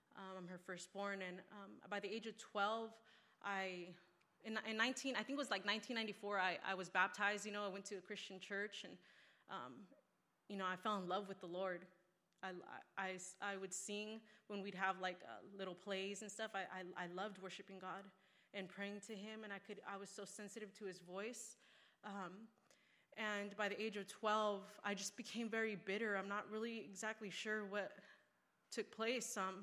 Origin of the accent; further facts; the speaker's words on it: Riverside, California, United States; I'm from Riverside, California.